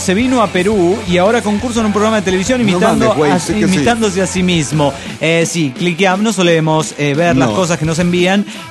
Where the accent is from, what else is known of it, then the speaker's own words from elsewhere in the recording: Tlalnepantla, State of Mexico, Mexico; de Tlenapantla, México.